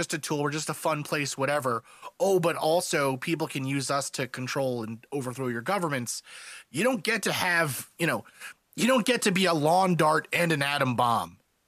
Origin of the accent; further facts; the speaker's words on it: South Africa; also born or lived in Canada; now in United States; We live in America, even though I'm a Canadian originally from South Africa.